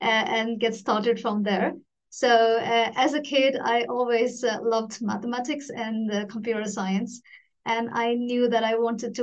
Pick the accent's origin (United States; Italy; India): India; moved away as an adult; now in Sweden; I'm born and raised in India. I moved to Sweden 4 years ago